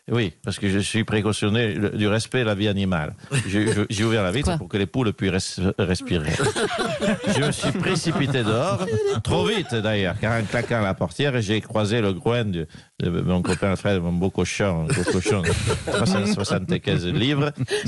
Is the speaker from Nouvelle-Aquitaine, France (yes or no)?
yes; Bedous, Nouvelle-Aquitaine, France; Eh bien, chez moi, à Bedouce, dans le Béarn, c'est pareil.